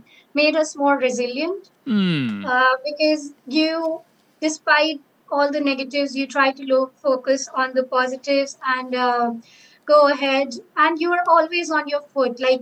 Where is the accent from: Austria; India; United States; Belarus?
India; because I come from India, so I had to apply for the visa.